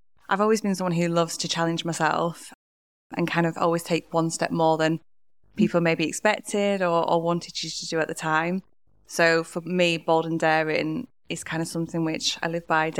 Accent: Yorkshire and the Humber, United Kingdom; I'm from the Dales and I'm here to talk about one of our core values.

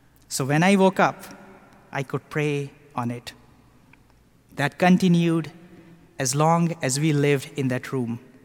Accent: Lahore, Punjab, Pakistan; My friend just told her that I was from Lahore, which is quite a big city in Pakistan.

